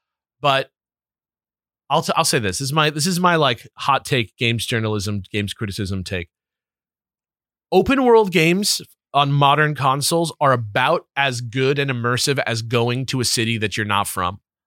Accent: London, United Kingdom; Growing up in South London, it was often referred to as food, which is also quite humorous.

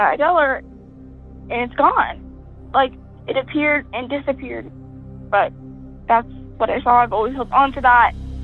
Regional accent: Phoenix, Arizona, United States; I'm from Phoenix, Arizona.

